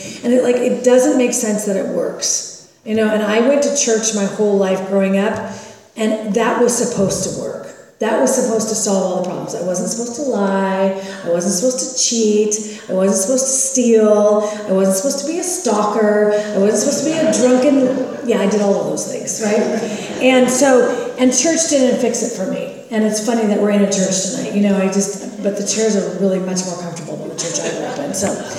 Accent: Los Angeles, California, United States; I'm the oldest of three, and I grew up down in La Crescenta area for a little bit, and then down in the South Bay area of Los Angeles.

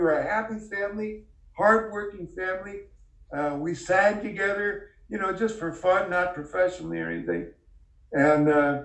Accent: Garden Grove, California, United States; I grew up in Garden Grove, California.

